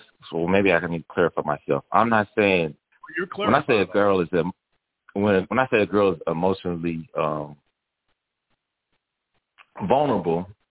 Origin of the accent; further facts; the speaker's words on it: the South, United States; now in New York, United States; Yes, I'm in New York, and I come from the South.